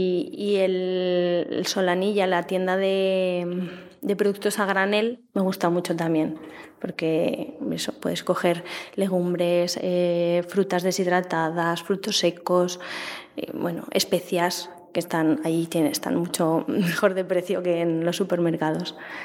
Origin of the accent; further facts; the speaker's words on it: Zaragoza, Aragon, Spain; Yo soy natal del Actur, que mis padres viven allí